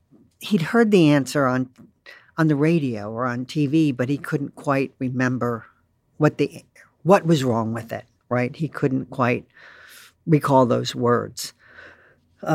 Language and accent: English; Raleigh, North Carolina, United States; we grew up in Raleigh, and he was on the, did editorials on the news.